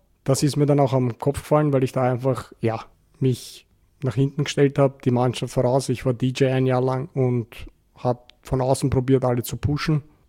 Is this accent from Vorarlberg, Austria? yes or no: no; Vienna, Austria; Ja, ich bin im Favoriten groß geworden, war eigentlich meine ganze Kindheit in Favoriten zu Hause, habe auch dort zum Fußballspielen begonnen beim VVC